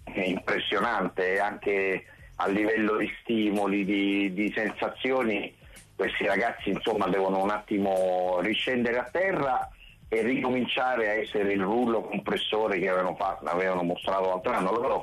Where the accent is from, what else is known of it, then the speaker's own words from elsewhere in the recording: Rome, Lazio, Italy; io qui a Roma, sono di Roma, qui a Roma vi ho fatto molto bene